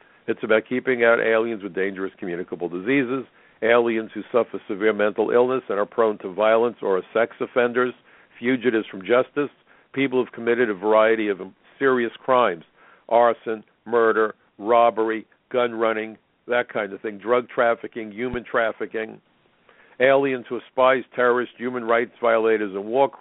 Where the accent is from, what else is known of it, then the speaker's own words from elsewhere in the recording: New York, United States; As a New Yorker, I love diversity.